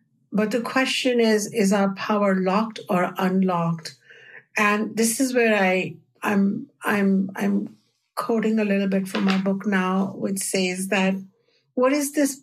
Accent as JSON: {"language": "English", "country": "India", "tie": "born or raised there", "said": "in the culture that I grew up in India"}